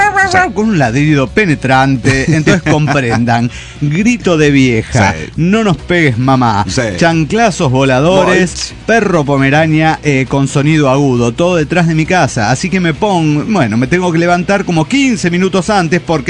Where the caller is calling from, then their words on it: Zacatecas, Mexico; de Zacatecas, México.